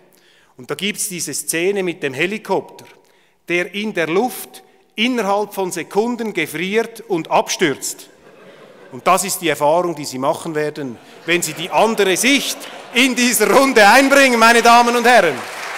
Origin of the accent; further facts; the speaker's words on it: Switzerland; ich bin Schweizer, nobody's perfect, ich schaue das von außen an.